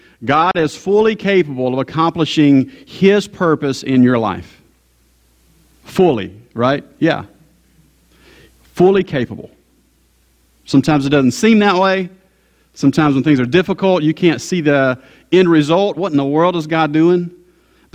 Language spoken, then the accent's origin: English; Georgia, United States; I am, though, from the Deep South. I grew up, was born and raised in Georgia, so go Dogs from yesterday.